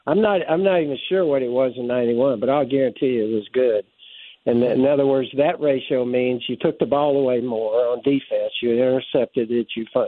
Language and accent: English; North Carolina, United States; I grew up in North Carolina. The only football team we could get on TV was the Redskins.